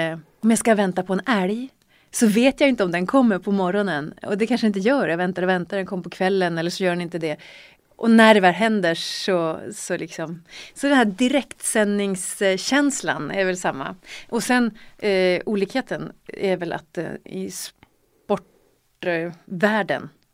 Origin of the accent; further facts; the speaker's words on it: Brunflo, Jämtland County, Sweden; Jag är från Brunflo i början. Jag är fortfarande från Brunflo. Men jag är från Brunflo och uppväxt med skidor och snö.